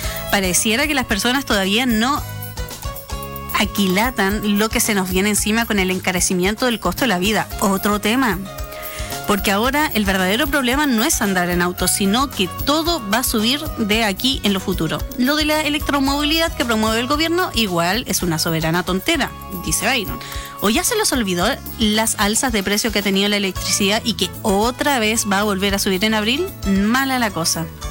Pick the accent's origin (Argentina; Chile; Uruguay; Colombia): Chile; somos chilenos